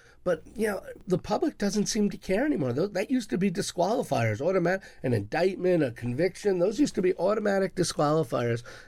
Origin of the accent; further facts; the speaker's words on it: Long Island, New York, United States; Like I grew up on Long Island